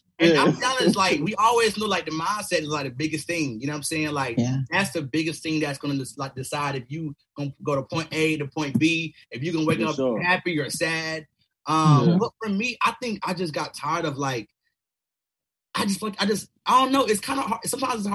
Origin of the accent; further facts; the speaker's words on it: Kinston, North Carolina, United States; I'm originally from Kinston, North Carolina, originally, so East Coast. And so when I was younger, you know, I grew up in a small town, single-parent home.